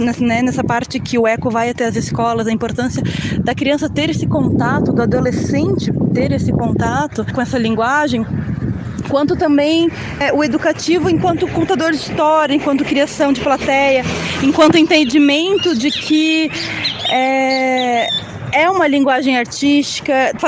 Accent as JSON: {"language": "Portuguese", "town": "Joinville", "region": "Santa Catarina", "country": "Brazil", "said": "Eu sou de Joinville, na Santa Catarina, vim aqui por causa do mestrado"}